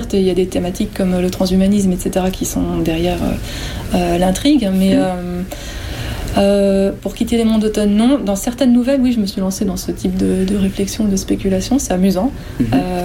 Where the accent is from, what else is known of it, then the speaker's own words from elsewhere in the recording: France; je suis française et je suis japonaise, en fait.